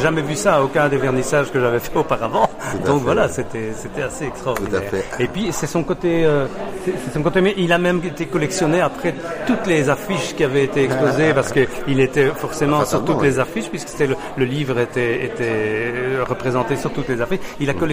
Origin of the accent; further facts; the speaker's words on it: Brussels, Belgium; Et après, moi j'ai découvert Namur. Je suis bruxellois.